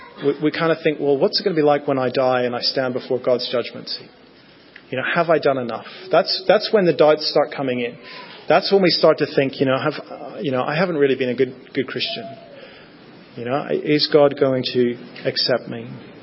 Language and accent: English; Northern Ireland, United Kingdom; As I said, I grew up in Northern Ireland